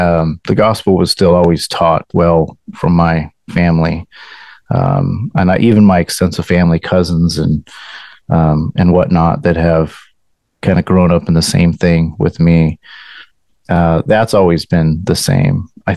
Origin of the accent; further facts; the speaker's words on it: California, United States; I'm from Southern California, conservative. Our votes don't count.